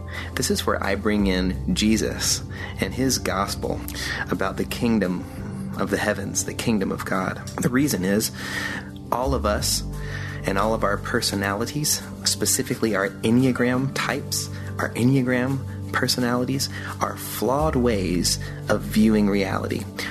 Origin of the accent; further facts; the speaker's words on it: Richmond, Virginia, United States; I'm from Richmond, Virginia.